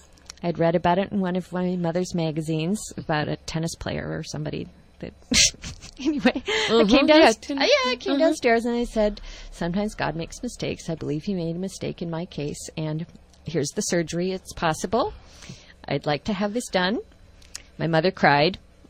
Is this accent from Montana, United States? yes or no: yes; Montana, United States; moved away as an adult; also born or lived in Seattle / Japan; now in San Francisco, United States; I grew up in Montana, and then I had moved to Seattle. And then from Seattle, I went to Osaka and Kyoto.